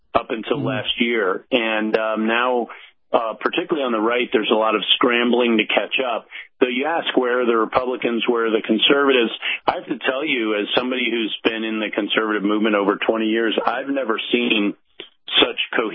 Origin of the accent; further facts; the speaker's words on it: Virginia, United States; My home state of Virginia does not.